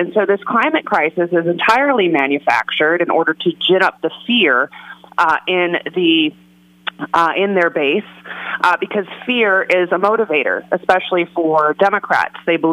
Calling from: Illinois, United States; I am right outside Chicago.

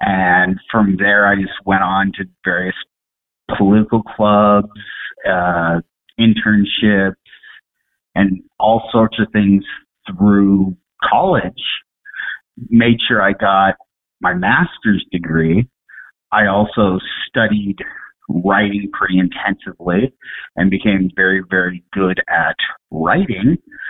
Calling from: Pasco, Washington, United States; Pasco, Washington, in Tri-Cities, Washington.

